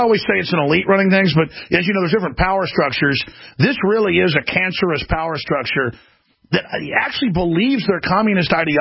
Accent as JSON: {"language": "English", "town": "Dallas", "region": "Texas", "country": "United States", "tie": "born or raised there", "said": "I grew up in Dallas. You know, in the 70s and 80s"}